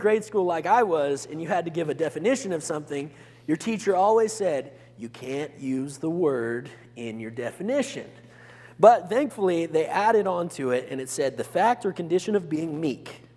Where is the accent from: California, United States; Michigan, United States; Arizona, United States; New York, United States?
Arizona, United States; Phoenix; growing up, I grew up in Phoenix, Arizona